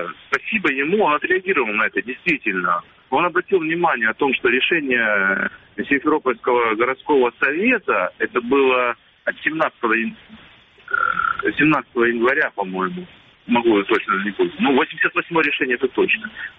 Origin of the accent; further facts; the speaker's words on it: Crimea, Ukraine; я крымчанин, с рождения своего нахожусь здесь